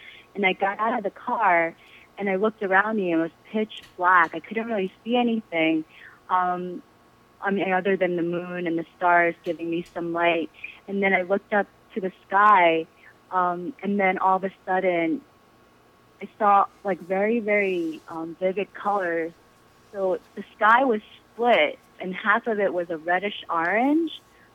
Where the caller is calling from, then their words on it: New York City, New York, United States; I'm calling from Manhattan, actually.